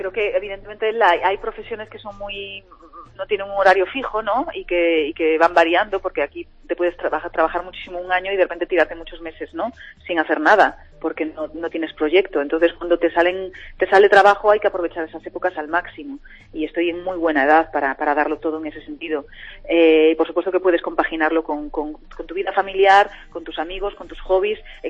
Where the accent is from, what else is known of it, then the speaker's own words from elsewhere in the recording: Galicia, Spain; yo vivía en Galicia cuando era pequeña, él en Madrid